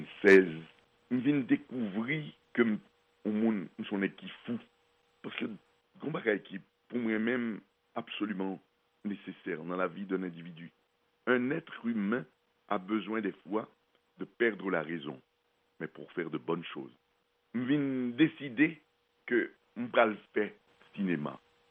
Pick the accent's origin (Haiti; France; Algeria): Haiti; Nous sommes des Haïtiens avant tout, ça veut dire que nous avons fait l'histoire, nous continuerons à faire l'histoire.